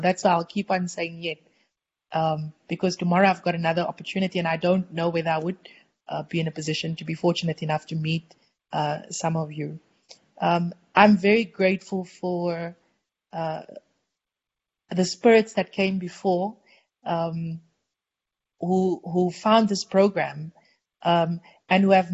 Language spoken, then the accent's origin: English; South Africa; accent: South African; I hope that my accent wasn't too contrary or too South African, too Boerewors-y.